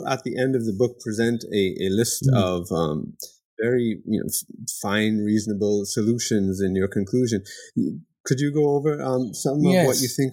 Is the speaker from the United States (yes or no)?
no; Canada; because I did grow up in Canada, and I did my PhD in the UK and so forth. My heritage is West Indian, and I'm of Indian, South Asian, Hindu background.